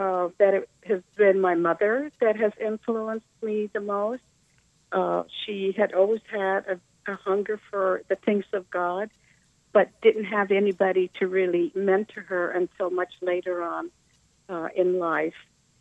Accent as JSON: {"language": "English", "town": "Zeist", "region": "Utrecht", "country": "Netherlands", "tie": "born or raised there", "said": "I was born in Holland, and I lived in a place called Zeist, which is part of the province of Utrecht in the central part of Holland. And my parents had immigrated from Indonesia to Holland."}